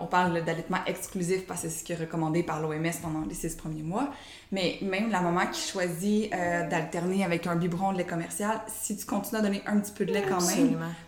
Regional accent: Quebec, Canada; malgré que je suis québécoise

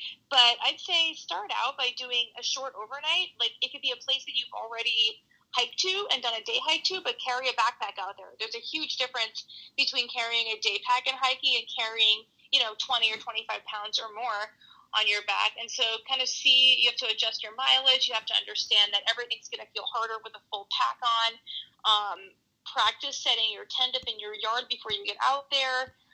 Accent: New Hampshire, United States; I grew up in the White Mountains of New Hampshire, or about an hour south of there, and my dad took me hiking

